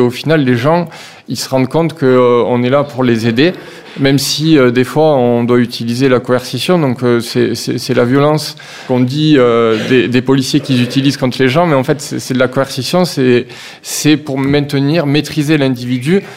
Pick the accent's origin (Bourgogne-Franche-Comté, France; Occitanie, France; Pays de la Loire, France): Occitanie, France; Toulouse; Quand on est Toulousain comme moi et qu'on arrive à Sarcelles, qu'on ne connaît pas du tout la ville